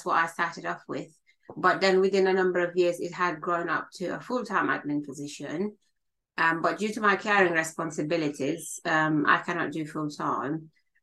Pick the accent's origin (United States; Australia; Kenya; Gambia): Gambia; now in Peterborough, United Kingdom; I am currently the office manager at Family Voice Peterborough. I am originally from the Gambia